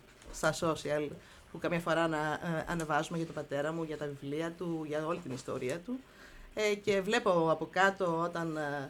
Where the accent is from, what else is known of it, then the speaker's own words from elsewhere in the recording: Thessaloniki, Central Macedonia, Greece; born there; Και από τους δύο γονείς, γεννήθηκα στη Θεσσαλονίκη το 1967.